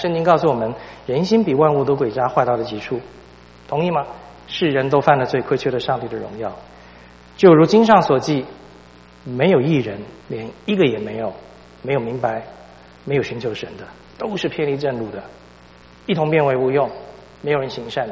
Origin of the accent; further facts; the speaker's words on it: China; 所以我们中国人的观念里面，什么是罪？